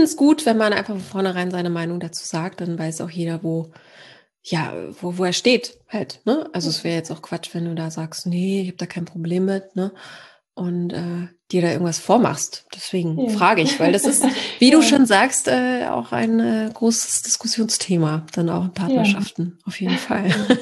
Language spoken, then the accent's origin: German; Poland; Wir kommen auch aus Polen, also eine Familie